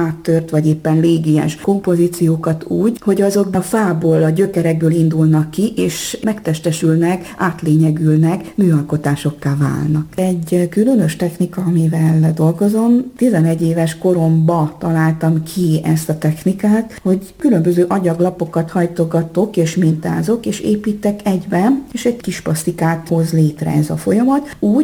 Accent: Korond, Transylvania, Romania; now in Hungary; Itt az anyaországban, Budapest szívében, és Erdélyben pedig, hát a Székelyföld szívében, Korondon. Úgyhogy mégiscsak szerencsés vagyok, hiszen Magyarország a hazám, és Erdély a szülőföldem, az édesanyám.

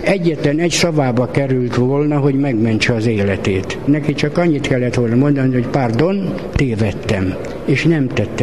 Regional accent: Érd, Pest, Hungary; Kisgyerekkorom óta Érden élek, én nem tudok elmenni. Itt vannak a szeretteim, részben már temetőbe.

